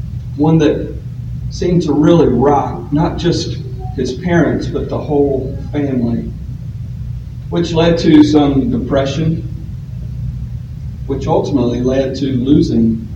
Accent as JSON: {"language": "English", "region": "the Carolinas", "country": "United States", "tie": "born or raised there", "lives_now": "Arkansas, United States", "said": "But I'm going to talk to you a little bit about my experience growing up in the Carolinas, and also the generations preceding me."}